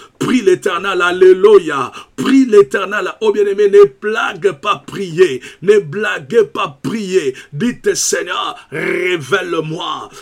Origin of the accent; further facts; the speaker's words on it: Kinshasa, DR Congo; moved away as an adult; Moi, je suis du Congo Kinshasa. Souvent, quand j'étais au pays il y a plus de 25 ans